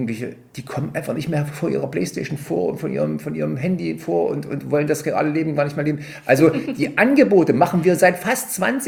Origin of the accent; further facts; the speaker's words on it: Bad Langensalza, Thuringia, Germany; das ist meine Heimatstadt